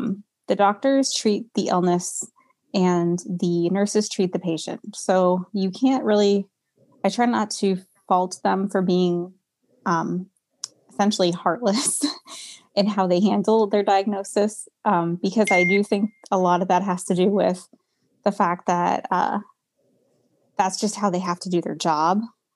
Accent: New Hampshire, United States; So, I grew up in New Hampshire. I've lived here my whole life.

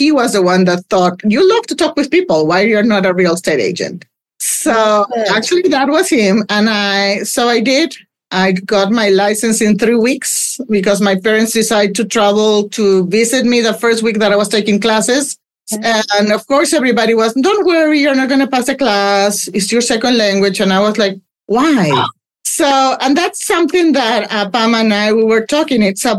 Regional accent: Lima, Peru; I'm originally from Lima, Peru. I'm the middle child, and also I'm a Gen X.

